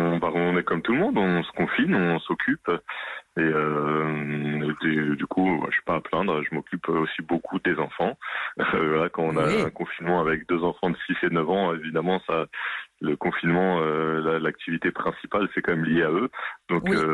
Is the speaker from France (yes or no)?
yes; Saint-Denis, Île-de-France, France; moi, je suis originaire de Saint-Denis